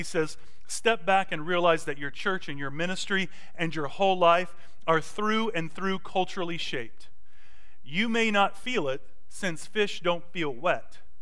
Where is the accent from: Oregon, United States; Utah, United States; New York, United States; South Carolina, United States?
South Carolina, United States; Greenville; also born or lived in Atlanta; I'm a Southern boy. I was born in Atlanta, and we moved to Greenville when I was young, before 5 years old, and I've lived here my whole life. So I love the South.